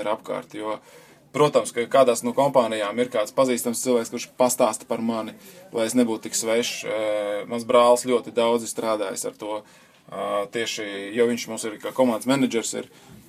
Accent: Mežciems, Riga, Latvia; nu, es esmu dzimis un audzis Mežciemā. Visu savu bērnību es pavadīju biķenieku trasē

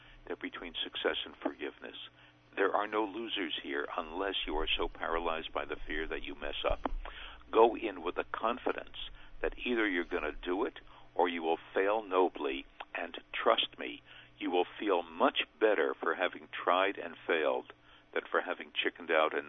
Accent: Brooklyn, New York, United States; I cannot ride a bicycle because I grew up in Brooklyn

